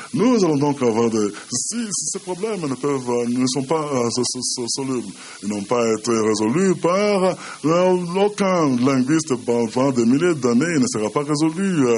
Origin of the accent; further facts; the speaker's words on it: Tunisia; je viens de la Tunisie.